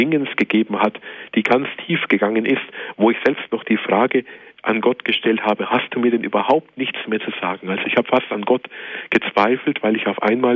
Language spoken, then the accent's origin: German; Kronach, Bavaria, Germany; also born or lived in Kulmbach; ich stamme aus Kronach und bin in Kulmbach dann zur Schule gegangen.